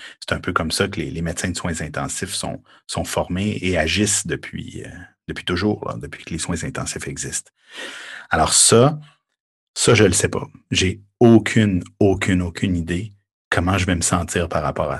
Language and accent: French; Quebec, Canada; chez nous au Québec